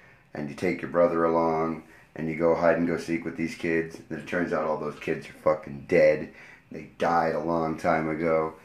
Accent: Texas, United States; Although I may sound very, very Mexican, I'm in fact from Texas. All right, so. Born and raised.

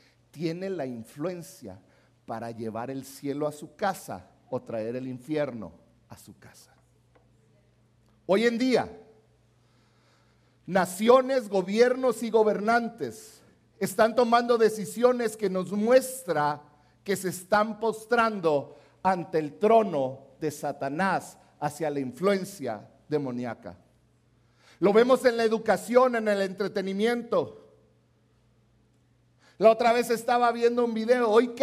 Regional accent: Mexico; Como mexicanos, hemos llevado consecuencias por decisiones que tomaron nuestros gobernantes

